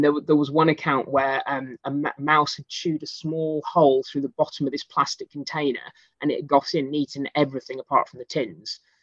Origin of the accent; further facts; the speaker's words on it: East of England, United Kingdom; lived in a house very kind of close to nature in the Suffolk countryside. So that this is an environment that I know quite well because I grew up in Suffolk.